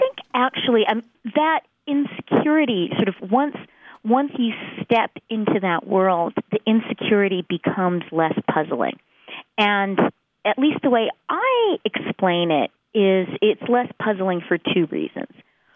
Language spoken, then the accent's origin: English; Canada; I share a Commonwealth background with you because I'm Canadian